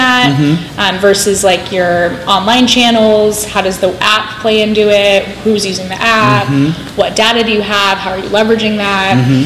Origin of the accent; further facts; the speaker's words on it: Seattle, Washington, United States; Which initially, so I'm from Seattle, obviously.